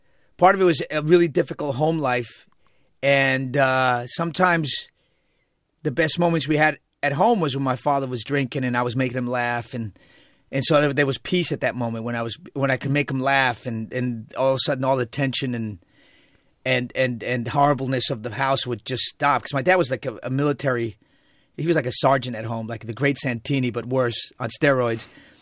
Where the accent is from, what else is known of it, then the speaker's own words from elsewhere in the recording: Queens, New York, United States; And growing up in Queens was interesting because especially Jackson Heights, it was like the biggest melting pot in the world at one time.